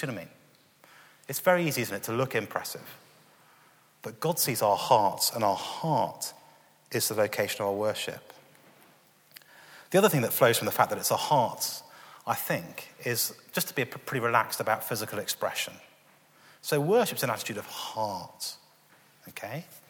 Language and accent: English; England, United Kingdom; Just tells you I come from England.